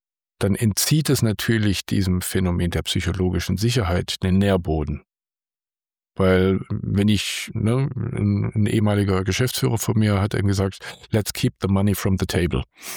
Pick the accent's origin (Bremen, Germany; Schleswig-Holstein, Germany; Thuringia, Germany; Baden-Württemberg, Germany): Baden-Württemberg, Germany; Als Schwabe irgendwie ist das nicht unbedingt mein Naturell.